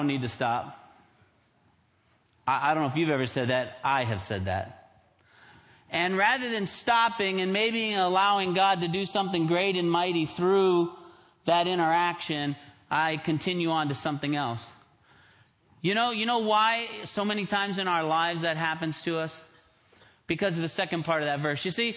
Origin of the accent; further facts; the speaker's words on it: Tampa, Florida, United States; moved away as an adult; now in Chicago, United States; I grew up in Florida, in Tampa, and it's always nice when you live in Chicago and to come to Florida in February.